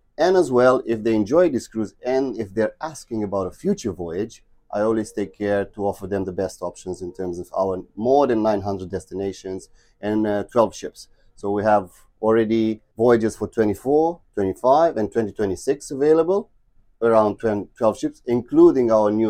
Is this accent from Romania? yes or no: yes; Romania; moved away as an adult; now in South Africa; I'm coming from Romania. I actually live in South Africa for about 15 years